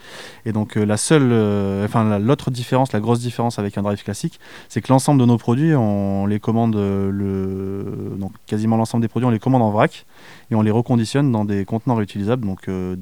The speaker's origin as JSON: {"language": "French", "town": "Valence", "region": "Auvergne-Rhône-Alpes", "country": "France", "said": "je suis originaire de Valence. Sur mon parcours personnel, toutes mes études, je les ai fait à Valence."}